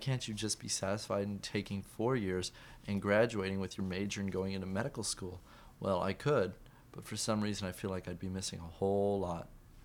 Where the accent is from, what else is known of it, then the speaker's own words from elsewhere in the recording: Bakersfield, California, United States; I'm from Bakersfield. That's where I came from Bakersfield originally